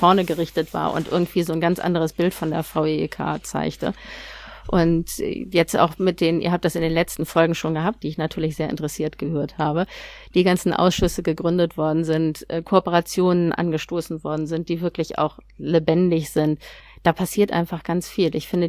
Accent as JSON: {"language": "German", "region": "Hamburg", "country": "Germany", "said": "Ich bin Hamburgerin."}